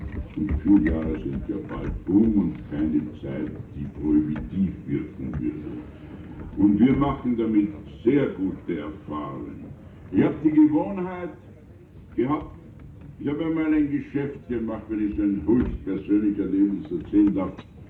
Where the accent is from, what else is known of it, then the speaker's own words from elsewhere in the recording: Austria; Bei uns in Österreich, ich will mich da nicht immer wieder berühmen